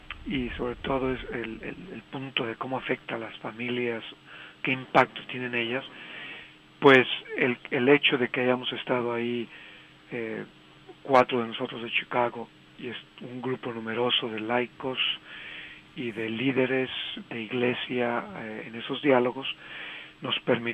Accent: San Luis Potosí, Mexico; moved away; yo soy del estado de San Luis Potosí, pues hemos sido parte de esa emigración

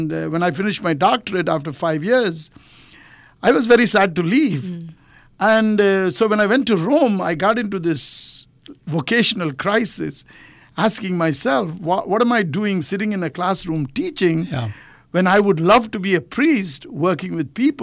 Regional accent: India; born there; English is a second language; I was born in India, one of seven children to very good Catholic parents.

